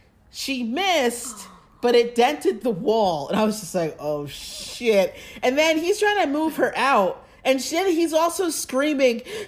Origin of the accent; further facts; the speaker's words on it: United States; Because, mind you, I'm American.